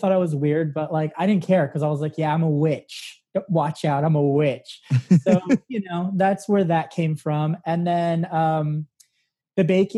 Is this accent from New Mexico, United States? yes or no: yes; Santa Fe, New Mexico, United States; Santa Fe, New Mexico.